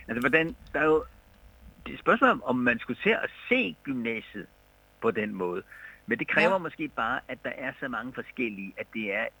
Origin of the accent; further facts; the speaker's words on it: Region of Southern Denmark, Denmark; fordi vi kommer jo selv fra Sydjylland begge